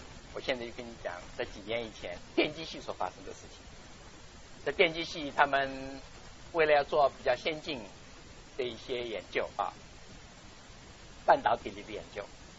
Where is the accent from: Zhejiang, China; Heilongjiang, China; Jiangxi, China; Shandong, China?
Zhejiang, China; Wenzhou; 我是温州人， 不是小的时候是温州人，我是温州人的。其实我在温州只住过一年